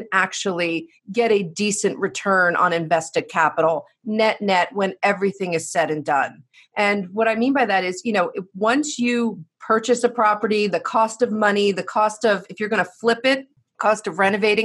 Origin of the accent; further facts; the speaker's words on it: New Jersey, United States; And look, I'm from Jersey. I'm Sicilian American.